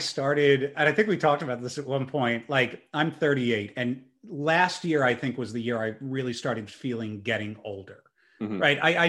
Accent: Pennsylvania, United States; now in California, United States; Because I grew up in Pennsylvania, like just outside of Philadelphia

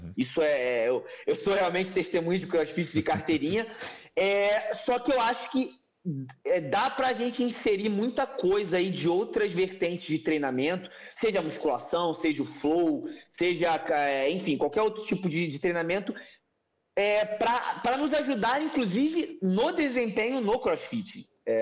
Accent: Rio de Janeiro, Brazil; now in Portugal; Como você sabe, eu falei, sou do Rio de Janeiro, né?

